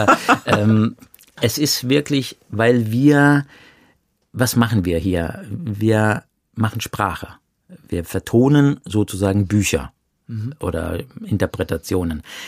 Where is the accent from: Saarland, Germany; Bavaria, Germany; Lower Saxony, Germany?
Saarland, Germany; ich komme ja aus dem Saarland, ich bin im Saarland geboren.